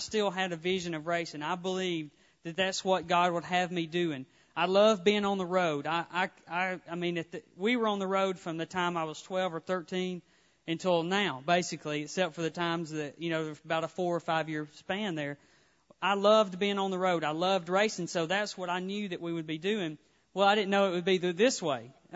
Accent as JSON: {"language": "English", "region": "Alabama", "country": "United States", "tie": "born or raised there", "said": "I guess growing up in Alabama, I thought everybody went to church"}